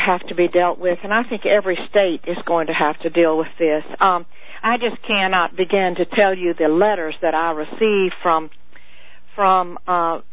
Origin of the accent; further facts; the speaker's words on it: United States; I'm an American, and I speak English.